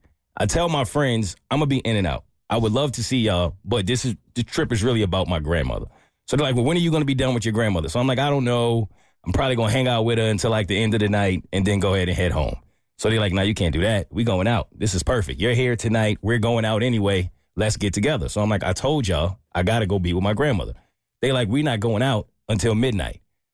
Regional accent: New York City, New York, United States; I'm still a New Yorker. I still got it in me.

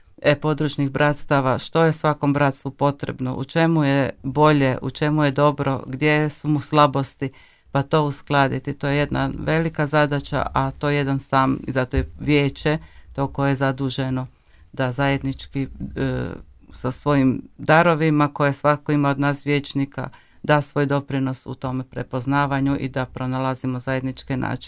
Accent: Karlovac, Karlovac County, Croatia; Dolazim iz Karlovca.

